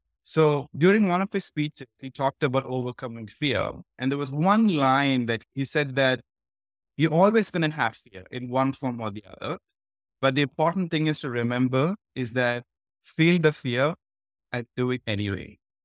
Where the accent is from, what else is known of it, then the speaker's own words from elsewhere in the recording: India; Delhi, the capital of India, which is on the northern side, which was like 2,000 kilometers away from my hometown.